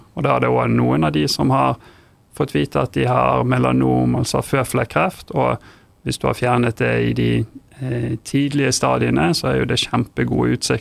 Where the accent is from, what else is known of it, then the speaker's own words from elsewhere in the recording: Bergen, Vestland, Norway; also born or lived in Tromsø; Jeg er oppvokst i Bergen